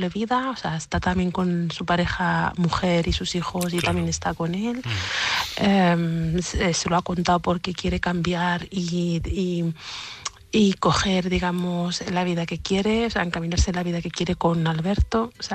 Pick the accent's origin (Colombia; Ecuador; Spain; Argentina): Spain; Seville, Andalusia; de Sevilla.